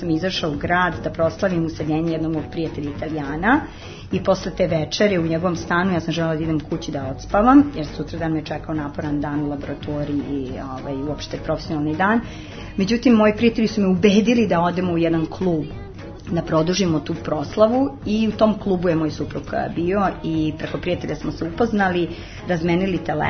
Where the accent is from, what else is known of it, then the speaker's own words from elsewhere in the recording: Serbia; ja sam jedna Srpkinja koja opet sam netipična Srpkinja i zbog svog porekla koja je jako, jako raznovrsno. Moja baka je poluruskinja